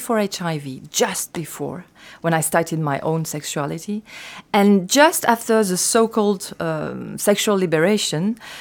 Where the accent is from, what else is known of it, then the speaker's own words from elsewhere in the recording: Basque Country, Spain; accent: Basque; English is a second language; There was not only my voice and my Basque accent of that time, but the church bells, the hens in the garden, even the heels of my mother on the tiles